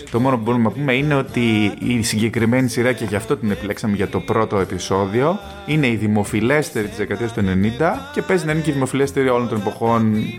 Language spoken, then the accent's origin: Greek; Nea Ionia, Attica, Greece; Εγώ επειδή είμαι από τη Νέα Ιωνία